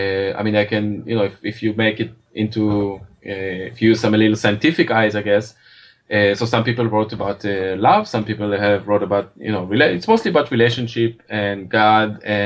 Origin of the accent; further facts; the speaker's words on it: Israel; I grew up in Israel. I forgot to say that.